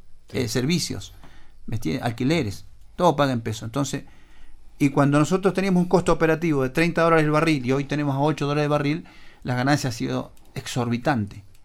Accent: Neuquén, Argentina; Los que estamos mal somos nosotros los neuquinos

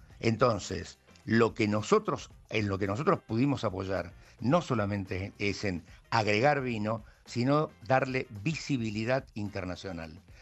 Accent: Argentina; now in Ukraine; no hay que olvidarse que yo soy argentino.

